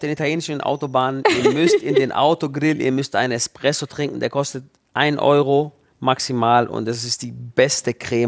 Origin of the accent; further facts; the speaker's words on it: Hechingen, Baden-Württemberg, Germany; born there; da steht die Burg Hohenzollern, da bin ich geboren und das ist die Schwäbische Alb.